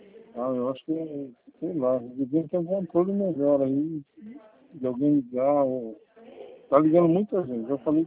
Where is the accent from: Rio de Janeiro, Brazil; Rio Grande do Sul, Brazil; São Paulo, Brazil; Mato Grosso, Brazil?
São Paulo, Brazil; Americana; born there; Ah, eu nasci em Americana.